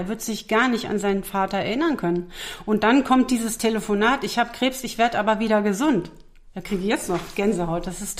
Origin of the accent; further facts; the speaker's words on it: North Rhine-Westphalia, Germany; ich komme ja aus dem Ruhrpott, Rheinland, trage die Zunge auf dem Herzen.